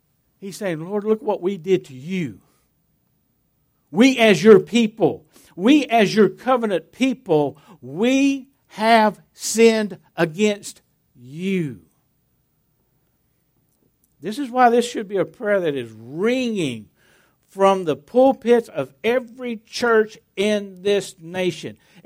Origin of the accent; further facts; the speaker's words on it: McKinney, Texas, United States; I'm Texian. I was born and raised here. People say, well, where were you born at? I was born here in McKinney.